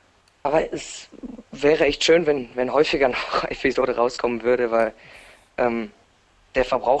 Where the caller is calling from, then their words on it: Bochum, North Rhine-Westphalia, Germany; Ich bin aus Nordrhein-Westfalen, Mhm. hier aus Bochum.